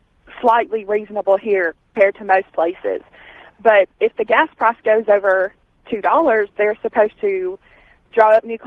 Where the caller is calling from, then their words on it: Albertville, Alabama, United States; I'm calling from Albertville, Alabama.